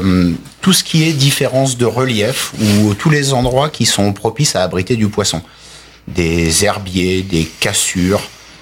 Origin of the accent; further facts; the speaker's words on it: Normandy, France; Enfin, surtout chez nous en Normandie, les gros poissons qui peut y avoir sur les côtes, c'est le bar, le lieu, le congre.